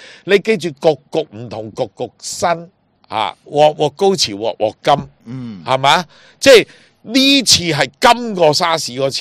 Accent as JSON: {"language": "Cantonese", "country": "China", "said": "总之我是中国人啦"}